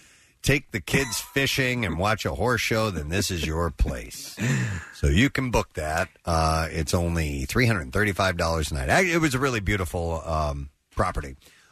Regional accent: Tennessee, United States; born there; I did live in the South for a little while in South Carolina. I was born in Tennessee.

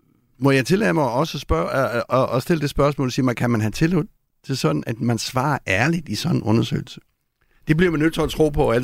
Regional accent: Region of Southern Denmark, Denmark; jeg er sønderjyde

